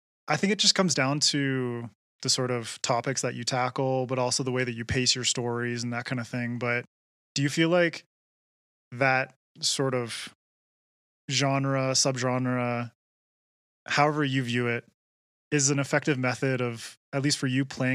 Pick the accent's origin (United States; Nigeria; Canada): Canada; now in Ecuador; Well, I'm Canadian living in Ecuador